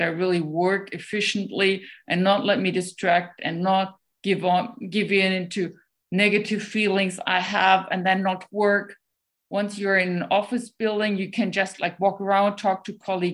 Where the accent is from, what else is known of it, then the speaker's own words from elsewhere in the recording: Germany; English is a second language; now in Sweden; Germany, I was kicked out of children's choir for singing so bad. And here the Swedes, even with my accent, with my not speaking any Swedish, they let me practice with them.